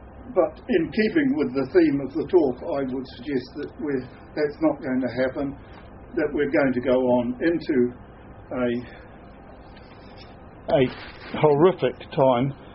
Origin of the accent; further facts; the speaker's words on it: Auckland, New Zealand; but I grew up in Auckland. I just won't go back there again.